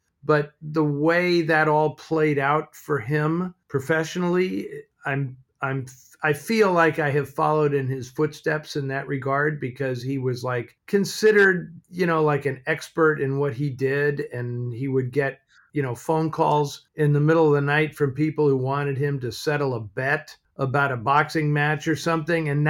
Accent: San Francisco, California, United States; I did. I grew up in San Francisco.

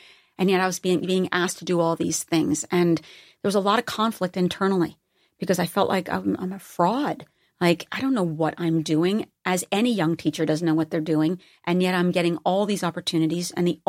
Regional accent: East Coast, United States; Because I'm from the East Coast and a blue collar environment, there is no way the people in my life would ever allow me to buy my own hype.

